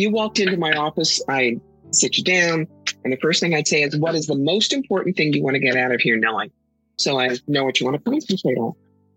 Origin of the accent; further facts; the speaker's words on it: New York, United States; Oh, please. I'm from New York.